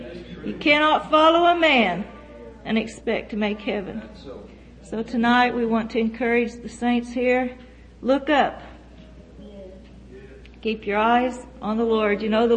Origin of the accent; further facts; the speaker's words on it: Oklahoma City, Oklahoma, United States; we're from Oklahoma City.